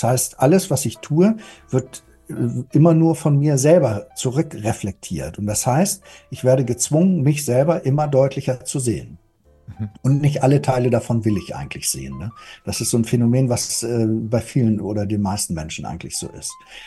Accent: Germany; ich bin eben kein Norweger, ich bin Ausländer.

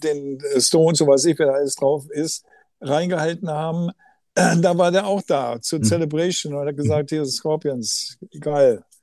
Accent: Germany; Und wir waren als Deutsche, haben wir natürlich gesagt, ja, wir wollen hier keinen großen Aufstand machen.

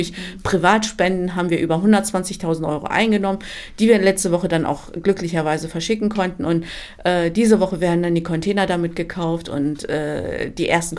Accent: Turkey; now in Germany; ich bin Türkin. Mhm. Ja, ich lebe natürlich hier in dem Land. Seit 1980. Das ist ein Privileg, in Deutschland zu leben. Das muss man dazu sagen. Ich bin auch glücklich, in dem Land zu leben. Aber meine Identität ist türkisch.

